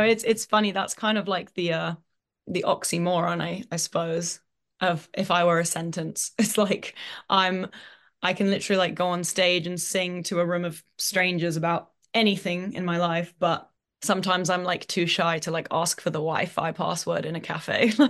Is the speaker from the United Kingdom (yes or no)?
yes; United Kingdom; deep down, I'm still British.